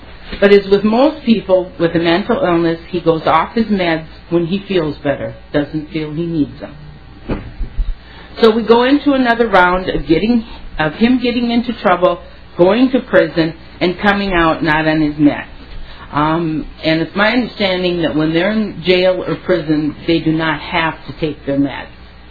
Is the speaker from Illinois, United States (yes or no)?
no; Winona, Minnesota, United States; I'm from Winona, Minnesota